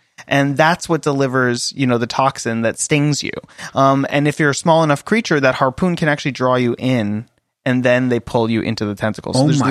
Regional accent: Florida, United States; I was raised in Florida from much of my life

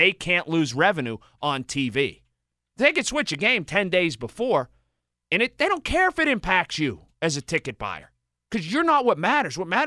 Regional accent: Sharpsburg, Pennsylvania, United States; now in Hampton, United States; where I grew up in Sharpsburg, now where I live in Hampton.

